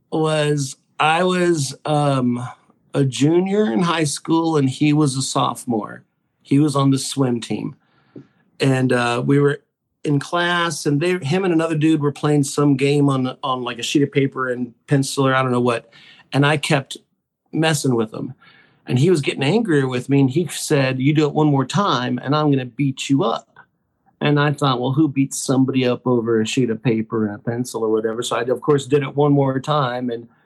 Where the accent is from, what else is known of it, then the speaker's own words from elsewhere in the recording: Texas, United States; I grew up in South Texas. It was weird. It's like 90% Hispanic.